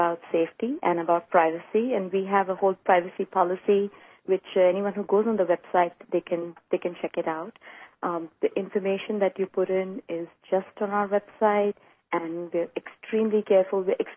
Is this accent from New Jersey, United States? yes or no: no; New York, United States; I'm from New York, and my main business is I'm in the clothing and the fashion business.